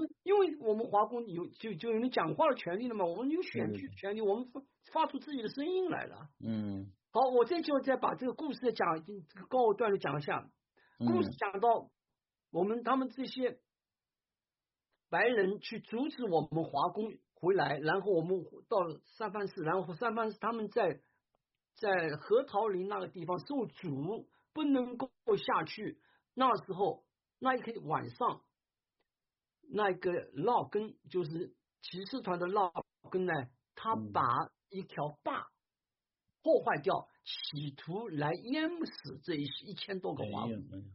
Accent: China; now in United States; 同时我们也要为我们是一个中国人而感到骄傲

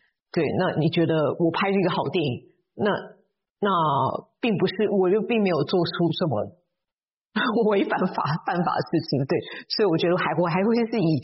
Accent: Taiwan; 我出生在台湾，然后我在台湾念。嗯我小学的时候有就是念台湾有一点特殊班

